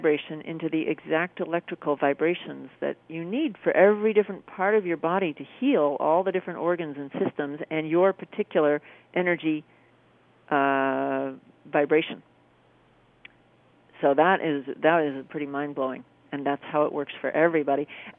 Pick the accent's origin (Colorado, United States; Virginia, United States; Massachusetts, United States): Massachusetts, United States; I'm from the Boston area, and it's intellectual, it's academic, and it's I personally was raised pretty close to atheist